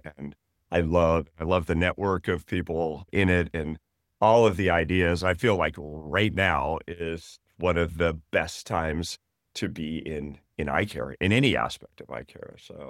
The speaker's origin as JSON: {"language": "English", "town": "Del Mar", "region": "California", "country": "United States", "tie": "born or raised there", "lives_now": "Solana Beach, United States", "said": "So anyhow, I grew up in Del Mar, and I had a friend who was in the eyeglass business."}